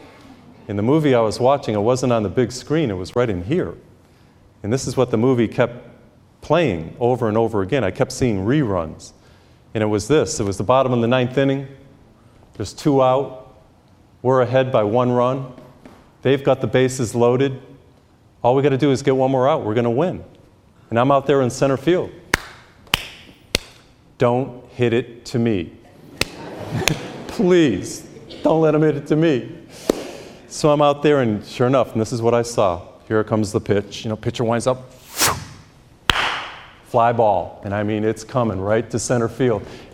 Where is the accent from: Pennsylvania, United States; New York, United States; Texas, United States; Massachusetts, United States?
Massachusetts, United States; when I grew up in Massachusetts, I think I told you before, and grew up Catholic, I was baptized as a little baby, and I was confirmed in the eighth grade.